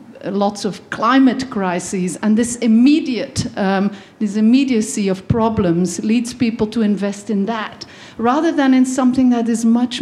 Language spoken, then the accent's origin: English; Belgium; I grew up in Belgium